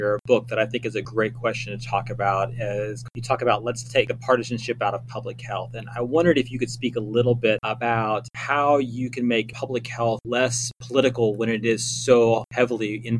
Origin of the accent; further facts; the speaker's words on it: Oklahoma, United States; being born and raised in Oklahoma, I call the fracking hole.